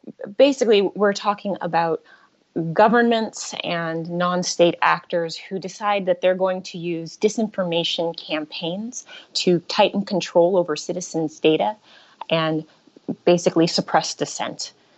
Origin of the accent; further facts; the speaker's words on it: United States; I personally, as an American, am very concerned about the U.S. elections.